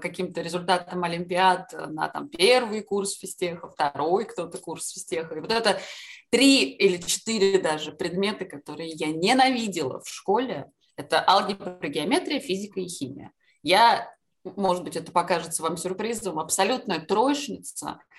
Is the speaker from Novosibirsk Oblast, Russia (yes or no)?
no; Dolgoprudny, Moscow Oblast, Russia; born there; Я родилась в Долгопрудном, Московской области